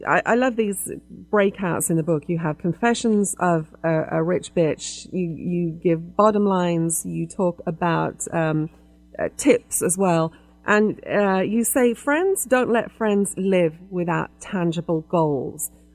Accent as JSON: {"language": "English", "region": "England", "country": "United Kingdom", "tie": "born or raised there", "said": "because I was raised in England"}